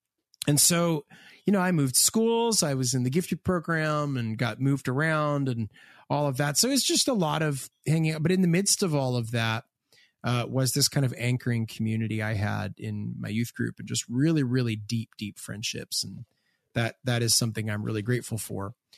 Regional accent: Hamilton, Ontario, Canada; So I am from Hamilton, Ontario, Canada, which is sort of inseparable from our story because Hamilton is a weird city.

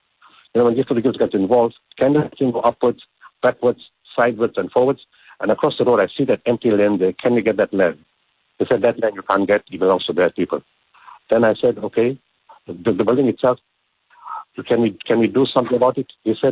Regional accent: South Africa; We are South African team. We're from Africa, the useless continent, as the world sees it.

